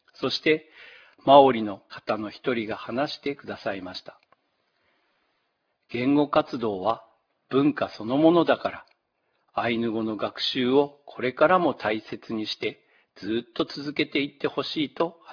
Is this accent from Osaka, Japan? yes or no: no; Hokkaido, Japan; 道産子として微力ながら